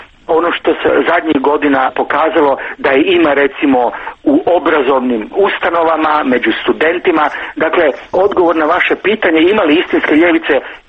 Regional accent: Croatia; ja dolazim iz Hrvatske

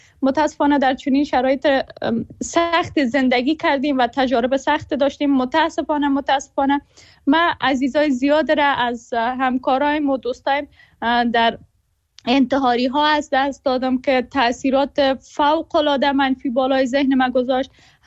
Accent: Afghanistan; ما هم از زاده جنگ و بزرگ شده جنگ. زمانی که خب متولد شدیم نسبتاً امنیت در افغانستان بود

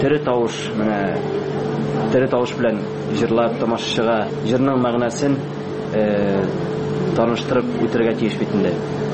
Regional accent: Bashkortostan, Russia; Туган ягым Башкортстан Республикасы Нуриман районында туып үскәнмен. Мәктәпне тәмамлагач, Октябрьский музыка училищесендә укыдым.

